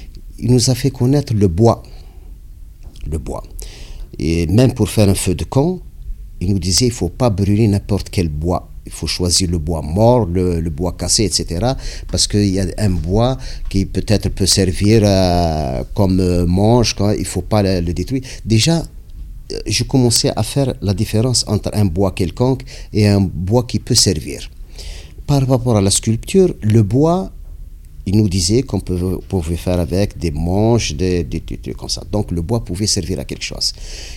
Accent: Galma, Tunisia; Bienvenue chez nous à Galma. J'espère que vous allez passer un bon séjour chez nous.

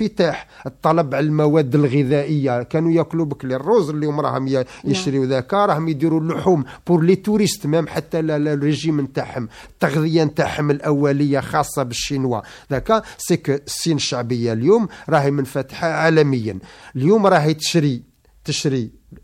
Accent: Algeria; إحنا اليوم كجزائريين كمواطنين عندنا أولاد وعندنا عائلات وعندنا مسؤوليات.

